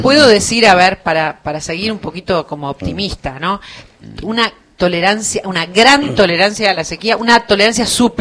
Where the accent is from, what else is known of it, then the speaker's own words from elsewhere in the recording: Argentina; soy argentina exitista